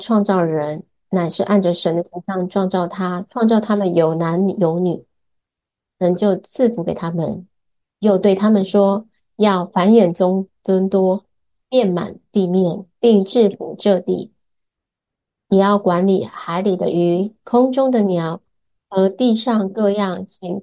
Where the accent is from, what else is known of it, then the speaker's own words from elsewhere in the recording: Oregon, United States; Chinese is a second language; 因为我在奥勒冈长大，所以那边有很多这些植物